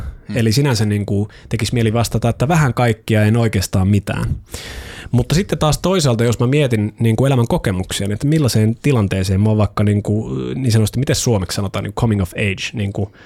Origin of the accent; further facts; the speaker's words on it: Oulu, North Ostrobothnia, Finland; Varsinkin siis mä oon Oulusta kotoisin.